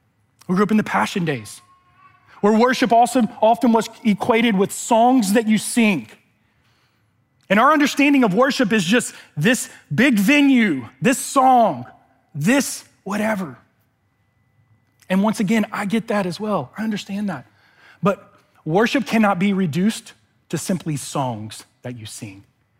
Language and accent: English; Louisiana, United States; So I grew up in Louisiana, and there was something funny growing up in the Bayou State